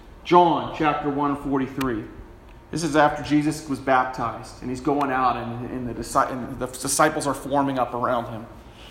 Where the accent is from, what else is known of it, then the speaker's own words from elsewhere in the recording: California, United States; I was from California before I came up here. And I was involved in some big churches there.